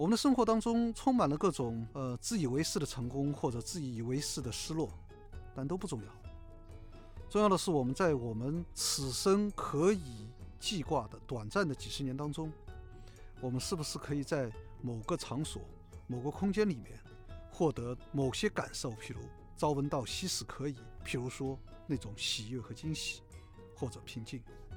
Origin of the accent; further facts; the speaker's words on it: Shanghai, China; 作为一个上海人和一个上海的建筑师